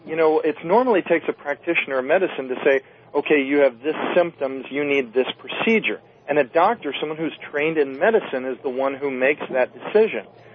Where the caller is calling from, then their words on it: Minnesota, United States; from Minnesota.